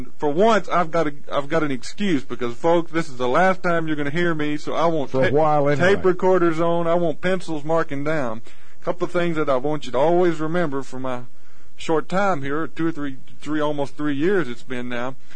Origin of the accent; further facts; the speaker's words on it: Texas, United States; first of all, I was brought up in East Texas. We barely grow bluebonnets mm-hmm. over there.